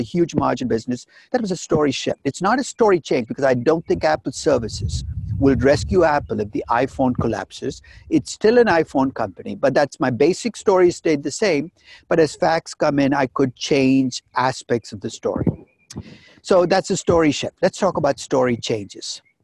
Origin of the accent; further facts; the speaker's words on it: Chennai, Tamil Nadu, India; I visit the place I grew up in India, Chennai, where my parents still lived.